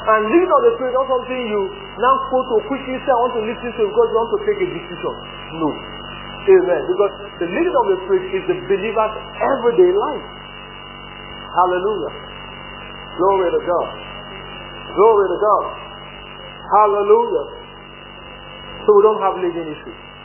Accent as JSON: {"language": "English", "country": "Nigeria", "said": "This Bible is not supposed to enter this Bible because I'm a Nigerian."}